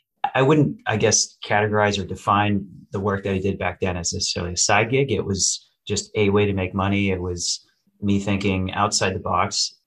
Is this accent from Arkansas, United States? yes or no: no; Oregon, United States; And I grew up in Oregon swimming. I was 11 years old.